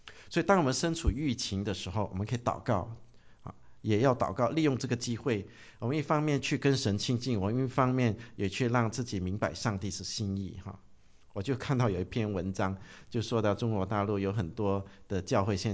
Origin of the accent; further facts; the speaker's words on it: Brunei; 我从小到大我就很怕见光的哈。我们文莱那里